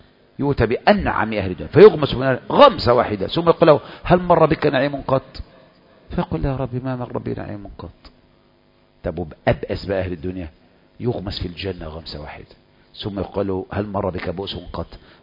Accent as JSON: {"language": "Arabic", "country": "Egypt", "said": "إنما مصر اللي هو علم على بلدنا مصر"}